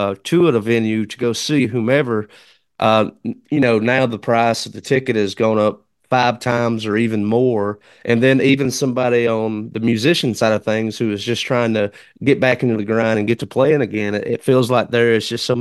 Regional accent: Alabama, United States; now in Mississippi, United States; What I found is, I'm from Alabama. I currently reside in Mississippi

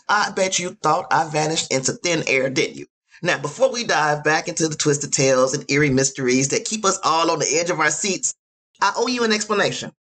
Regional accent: Gary, Indiana, United States; You see, Indiana, of course, is my home state. I'm from Gary, Indiana, and there's something about these cases that hit close to the heart to me.

